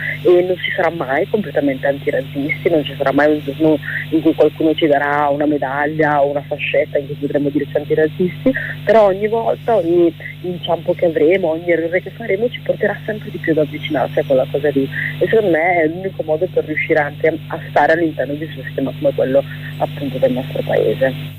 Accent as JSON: {"language": "Italian", "region": "Lombardy", "country": "Italy", "tie": "born or raised there", "also_born_or_lived": "Rwanda", "said": "Io sono nata in Ruanda e sono stata adottata da una famiglia bresciana. Io sono cresciuta in un contesto come quello della Bassa Bresciana"}